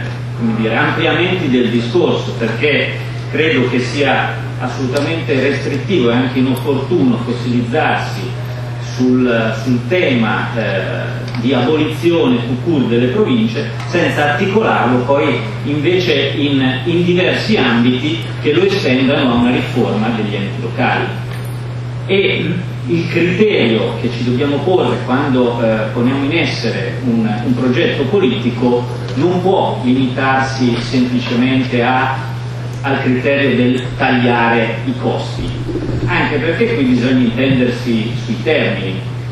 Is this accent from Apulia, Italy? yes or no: no; Lombardy, Italy; intanto vengo dalla provincia di Milano, per capirci.